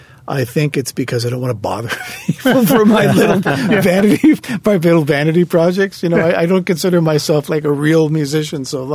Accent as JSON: {"language": "English", "town": "Windsor", "region": "Ontario", "country": "Canada", "tie": "born or raised there", "said": "I'm going to try to schedule one in Windsor for the next day, Windsor being my hometown."}